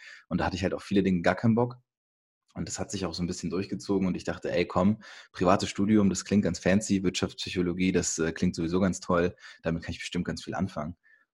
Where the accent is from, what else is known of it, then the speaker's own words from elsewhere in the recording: Hamburg, Germany; Also ich komme aus Hamburg